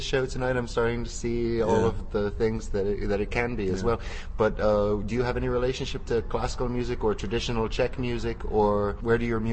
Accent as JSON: {"language": "English", "country": "United States", "said": "It's hard for me as an American particularly"}